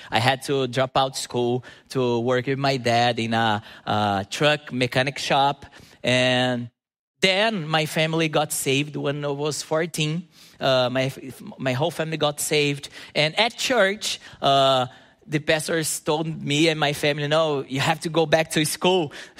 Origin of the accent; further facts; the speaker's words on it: Brazil; English is a second language; because I always went to Brazilian public schools, and in Brazil, public schools are really tough. And but I learned English just by myself through the grace of the Holy Spirit.